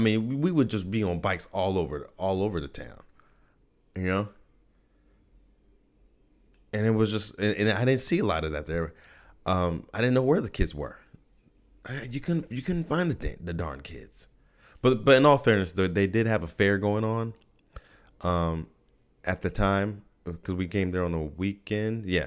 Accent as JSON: {"language": "English", "region": "Idaho", "country": "United States", "tie": "born or raised there", "moved": "as an adult", "lives_now": "California, United States", "said": "I grew up in Idaho, but no, I went out there, haven't been in a while, man."}